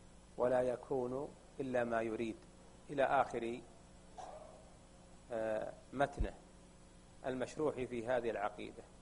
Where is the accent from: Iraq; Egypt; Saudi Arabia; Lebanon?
Saudi Arabia; فإن أهل العلم في بلدنا المملكة العربية السعودية